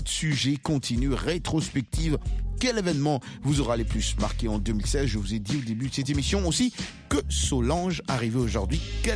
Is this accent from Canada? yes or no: no; DR Congo; moved away; mon retour... dans mon pays d'origine, la RDC, après 28 ans.